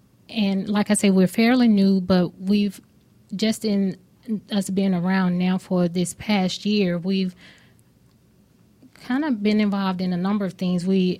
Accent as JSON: {"language": "English", "town": "Atlanta", "region": "Georgia", "country": "United States", "said": "We're not new to events, but we're new to the event industry here in Atlanta, although we're from Atlanta."}